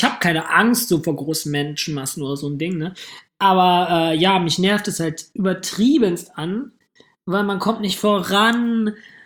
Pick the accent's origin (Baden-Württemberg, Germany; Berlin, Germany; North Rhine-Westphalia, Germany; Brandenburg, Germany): North Rhine-Westphalia, Germany; Hamm; Ich komme ja aus Hamm. Müsst ihr nicht kennen. Kennt ihr wahrscheinlich schon durch den Bahnhof.